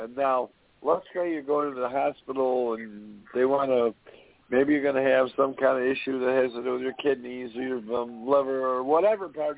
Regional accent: United States; I'm an American.

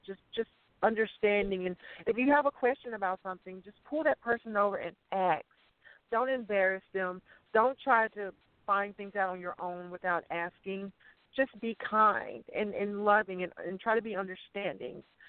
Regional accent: Mississippi, United States; I just want to bring back more positive resources, because along with acting, I want to learn how to write and produce and come back to Mississippi and show other trans folks' stories.

